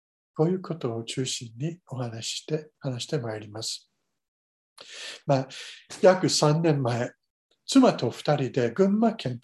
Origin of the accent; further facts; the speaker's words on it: Paterson, New Jersey, United States; まれ育った私の母教会が建っているのは、シルクシティ、絹の都市と呼ばれていた、まあ、製鋼場だらけのニュージャージー州パタソン市です。